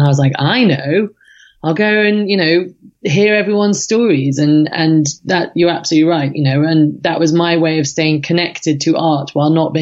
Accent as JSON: {"language": "English", "region": "England", "country": "United Kingdom", "lives_now": "United States", "said": "And I come from England and Europe, essentially."}